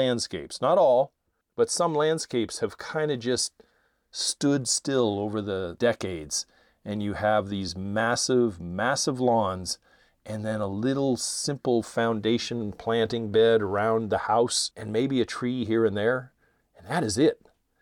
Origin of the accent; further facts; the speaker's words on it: California, United States; I can remember growing up in the Bay Area, the San Francisco Bay Area